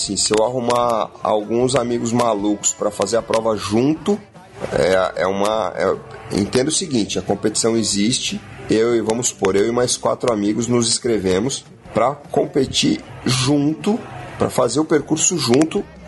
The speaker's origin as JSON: {"language": "Portuguese", "region": "São Paulo", "country": "Brazil", "tie": "born or raised there", "said": "Olha, eu cresci em São Paulo, vivi a maior parte do tempo em São Paulo"}